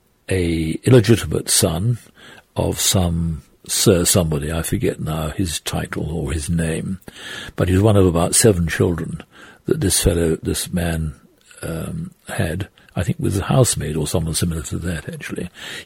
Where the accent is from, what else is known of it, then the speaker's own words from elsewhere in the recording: South West England, United Kingdom; I grew up in Dorset and I was schooled in Shaftesbury.